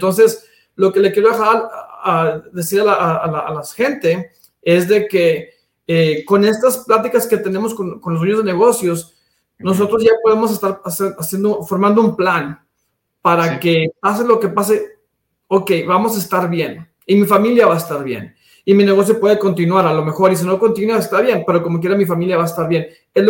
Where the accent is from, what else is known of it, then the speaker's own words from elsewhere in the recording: Eagle Pass, Texas, United States; also born or lived in Piedras Negras, Mexico; Yo vengo de una ciudad chica allá de la frontera. Ahí nací en Piedras Negras, Coahuila, pero fui a la escuela en Eagle Pass, Eagle Pass.